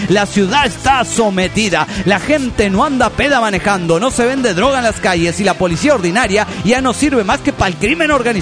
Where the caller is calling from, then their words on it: Guatemala; de Guatemala.